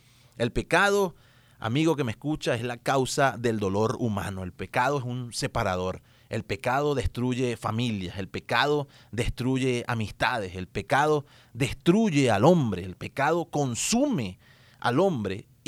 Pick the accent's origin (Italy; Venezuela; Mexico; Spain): Venezuela; una emisora radial allá en mi país, en Venezuela.